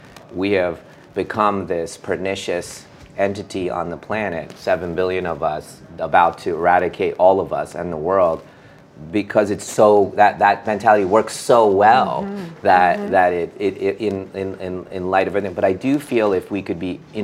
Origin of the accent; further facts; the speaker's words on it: India; I think that's just part of being Indian. It's just part of the culture.